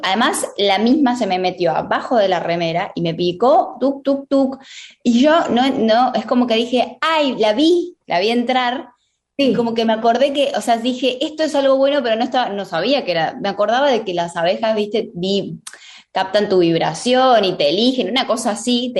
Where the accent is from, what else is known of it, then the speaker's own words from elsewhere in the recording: Catamarca, Argentina; yo lo iba a hacer en Catamarca, que es de donde yo vengo, como mi idea, ¿no?